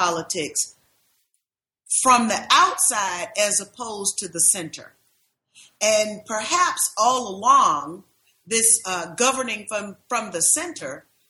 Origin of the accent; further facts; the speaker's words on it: the South, United States; because I'm from the South and I've seen it happen in the South